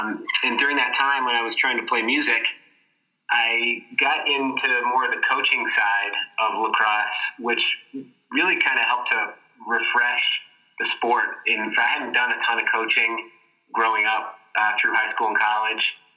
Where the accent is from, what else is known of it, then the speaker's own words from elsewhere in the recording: Baltimore, Maryland, United States; I grew up in Baltimore, Maryland, and started playing lacrosse pretty much from the time I could walk.